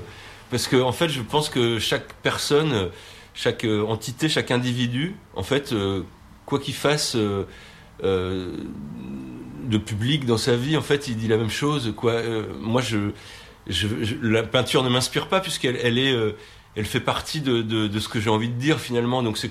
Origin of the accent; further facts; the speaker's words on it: Centre-Val de Loire, France; de Paris à chez nous dans le Berry